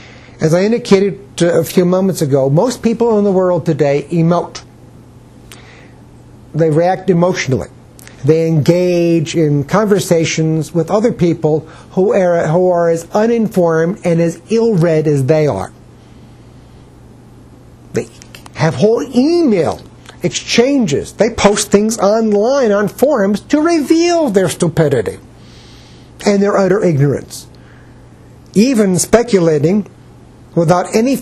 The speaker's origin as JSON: {"language": "English", "region": "Northeast", "country": "United States", "said": "I'm from the Northeast, but I simply don't like the cold."}